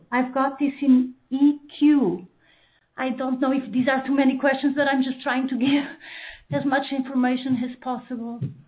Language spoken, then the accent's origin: English; Portugal; No, I'm from Portugal.